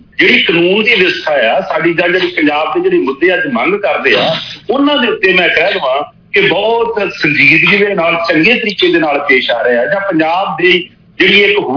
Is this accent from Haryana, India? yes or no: no; Punjab, India; ਅਸਲ ਚ ਮਸਲਾ ਇਹ ਆ ਵੀ ਅਸੀਂ ਪੰਜਾਬ ਦੇ ਲੋਕ ਜੇ ਅਸੀਂ ਅੱਜ ਪਾਣੀ ਦੀ ਗੱਲ ਕਰਦੇ ਹਾਂ